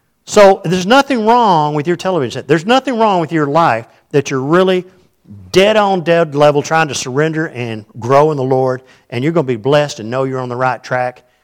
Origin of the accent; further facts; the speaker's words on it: United States; Well, in my mind, as an American, I mean, things are going to be easy.